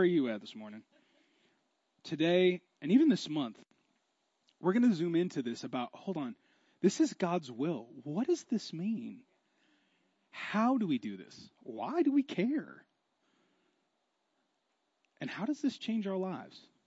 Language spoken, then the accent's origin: English; Seattle, Washington, United States; I'm from Seattle, so what we're experiencing is what we call liquid sunshine.